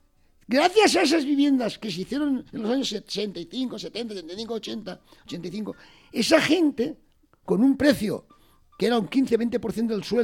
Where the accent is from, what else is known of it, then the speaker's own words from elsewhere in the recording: Chirivella, Valencian Community, Spain; Por ejemplo, Chirivella, mi pueblo, tenía 3.500, 4.000 habitantes en el año 60.